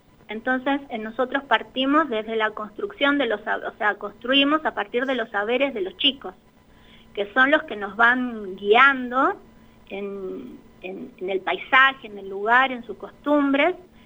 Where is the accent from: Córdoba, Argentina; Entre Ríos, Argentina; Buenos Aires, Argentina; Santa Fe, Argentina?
Buenos Aires, Argentina; now in Cachi, Argentina; Yo lo elegí hace 10 años para vivir acá, soy de Buenos Aires.